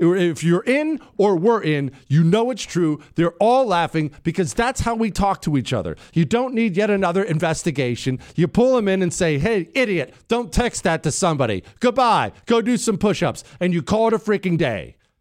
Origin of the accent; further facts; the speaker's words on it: United States; I'm an American. I should never eat a cold sandwich.